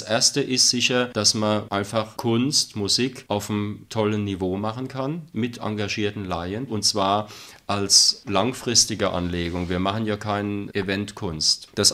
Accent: Worms, Rhineland-Palatinate, Germany; Ich bin gebürtig aus Worms und habe das schon als Bub und nachher als Jugendlicher so mitgekriegt

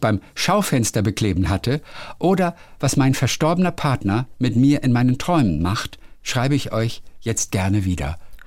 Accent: Hamburg, Germany; born there; now in Bönningstedt, Germany; 54 Jahre alt, geboren in Hamburg, lebe aber jetzt im Exil in Schleswig-Holstein, genau in Bönningstedt. Das liegt nur wenige Kilometer an der Stadtgrenze zu Hamburg.

